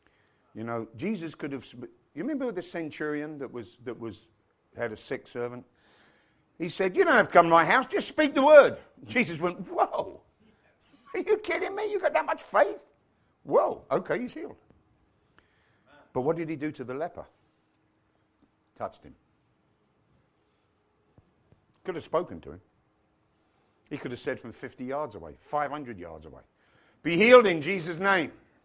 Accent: United Kingdom; never felt welcome, because I'm Brit.

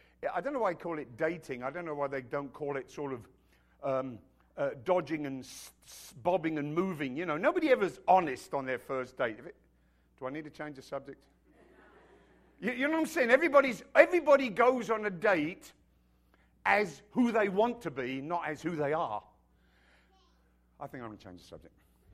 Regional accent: United Kingdom; maybe because I'm British and we're not that good at panicking.

